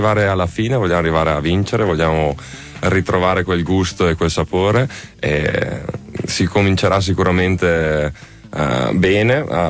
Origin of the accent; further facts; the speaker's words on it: Colognola ai Colli, Veneto, Italy; un'oretta da casa, sono di Verona, vicino Verona, esattamente tra Verona e Vicenza.